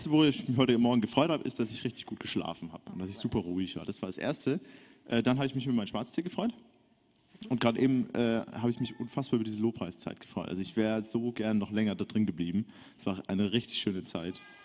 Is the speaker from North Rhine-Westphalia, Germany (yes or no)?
no; Munich, Bavaria, Germany; now in Stuttgart, Germany; Ja, ich komme aus München. Ein waschechtes Münchner Kindl quasi.